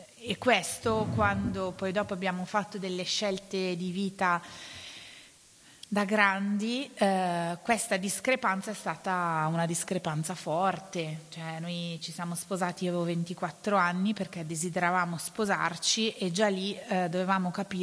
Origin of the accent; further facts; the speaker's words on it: Desio, Lombardy, Italy; io invece vengo da Desio